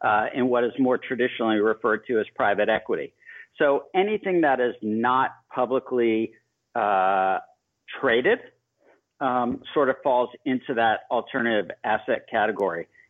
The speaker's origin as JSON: {"language": "English", "town": "Miami", "region": "Florida", "country": "United States", "tie": "born or raised there", "said": "growing up in Miami, Florida, in the 80s, which was a very unique high school lifestyle, if you will."}